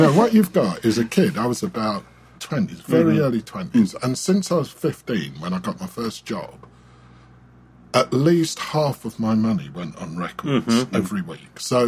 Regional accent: London, United Kingdom; Because I was from London

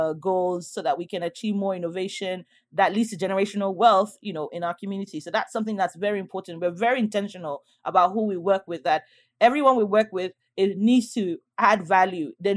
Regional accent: Nigeria; also born or lived in England; And home for me, yes, is England, but it's also, I mean, I grew up in Nigeria, you know, for at least a quarter of my life.

